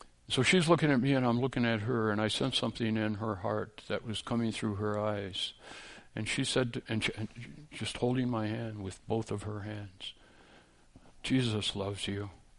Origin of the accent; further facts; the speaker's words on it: Minneapolis, Minnesota, United States; There was a little church up in north central Minnesota. I come from that territory. Really, I was raised in Minneapolis.